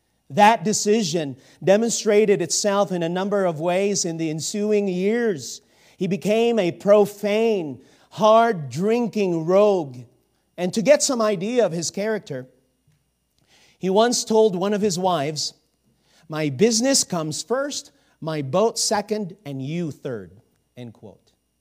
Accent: Philippines; Growing up in the Philippines, and attending church there under whose ministry I grew up and got saved, Pastor Rumio Kube.

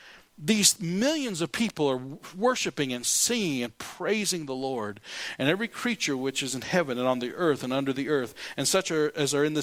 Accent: United States; And as an American, I'll just talk as an American for a minute.

